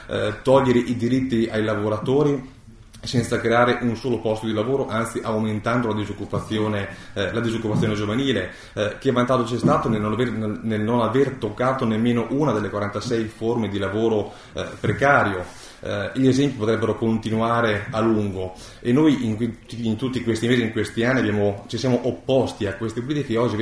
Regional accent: Emilia-Romagna, Italy; Io vengo appunto dalla Bassa Emilia, dal territorio colpito dal terremoto

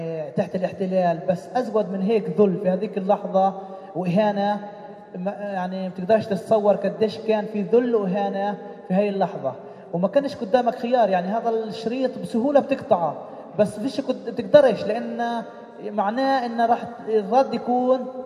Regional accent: West Bank, Palestine; كنا في وسط الانتفاضة الثانية والإسرائيليين قرروا يحطوا حاجز ما بين قريتنا أو ما بين رام الله.

